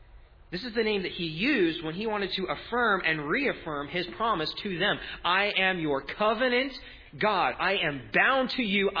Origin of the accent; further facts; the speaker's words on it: New Jersey, United States; now in Sunnyvale, United States; I growing up in New Jersey, I just read about the people in Silicon Valley